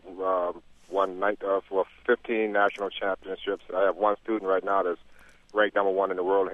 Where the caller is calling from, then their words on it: Flint, Michigan, United States; I'm calling you from Flint.